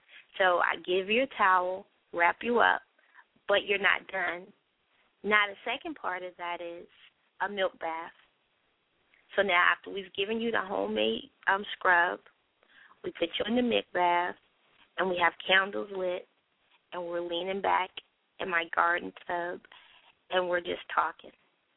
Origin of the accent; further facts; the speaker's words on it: the South, United States; because I'm from the South, so I give you some of that Southern hospitality lemonade and sweet tea.